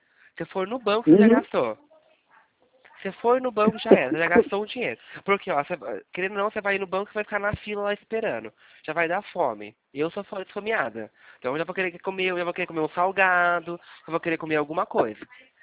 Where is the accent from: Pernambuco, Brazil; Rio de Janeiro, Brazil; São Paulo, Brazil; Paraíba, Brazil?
São Paulo, Brazil; Jaguariúna; Campinas, então, a gente aqui de Campinas. Mas eu sou da Jaguariúna